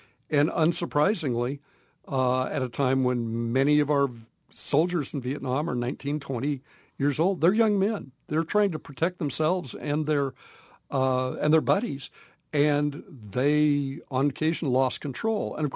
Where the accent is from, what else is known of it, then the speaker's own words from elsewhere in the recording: Colorado Springs, Colorado, United States; That song in my hometown of Colorado Springs, military town, broke on the chart